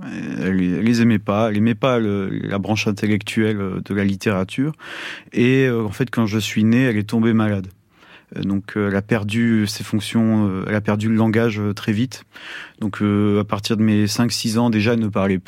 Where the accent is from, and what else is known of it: France